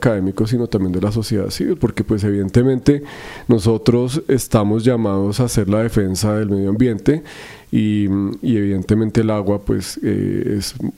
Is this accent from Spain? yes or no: no; Bogotá, Colombia; Una parte fundamental de nuestra historia y de nuestra vida como bogotanos.